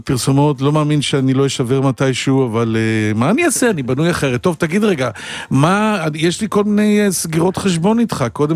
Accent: Holon, Tel Aviv District, Israel; born there; אני נולדתי בחולון.

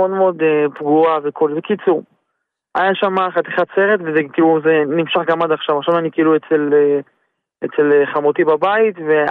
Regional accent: Beit Shemesh, Jerusalem District, Israel; אני גם מבית שמש.

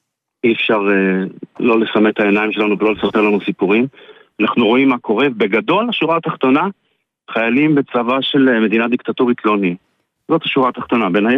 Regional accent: Kiryat Motzkin, Haifa District, Israel; now in Ashdot Ya'akov, Israel; גדלתי בקריית מוצקין.

